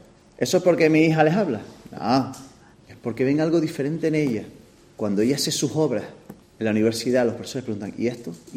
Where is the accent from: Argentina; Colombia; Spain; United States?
Spain; Canary Islands; Yo, como canario, yo no puedo salir a la calle y hablar. Si identifican mi acento, van a por mí.